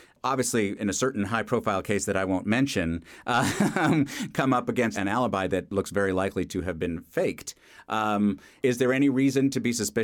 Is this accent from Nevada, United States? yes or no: no; New York City, New York, United States; I know what they are because I grew up in New York City, and that was the type of potato chip you got.